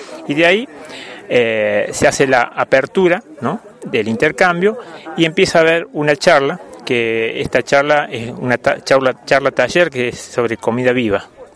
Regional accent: San Esteban, Córdoba, Argentina; yo vengo de San Esteban. Esta localidad está en el Valle de Punilla, cerca de Capilla del Monte, a 10 kilómetros. Una localidad bastante fría, en los inviernos muy frío, pero tiene la particularidad que estamos muy cerquita del río

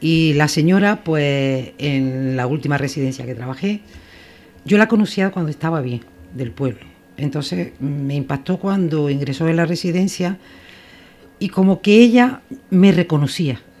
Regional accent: Arjona, Andalusia, Spain; born there; now in Andújar, Spain; porque yo, Andújar, soy hija adoptiva, aunque nací en Arjona, pero estoy casada con un andujeño y llevo muchos años aquí

